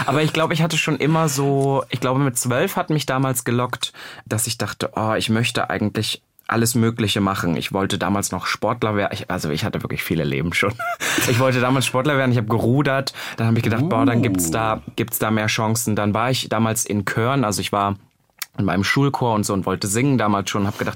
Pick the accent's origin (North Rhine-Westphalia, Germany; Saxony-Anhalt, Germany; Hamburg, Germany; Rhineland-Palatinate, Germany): Saxony-Anhalt, Germany; Halle; ich komme aus Halle. Und die Leute denken halt immer, ich bin wirklich im größten Kuhkaff aufgewachsen. Das stimmt ja nicht. Halle ist ja eine Großstadt, ne? Die auch, ich glaube, fast 300.000 Einwohner inzwischen hat. Deswegen bin ich schon ein Stadtkind.